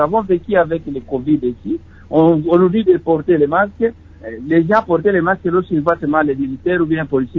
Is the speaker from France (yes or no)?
no; DR Congo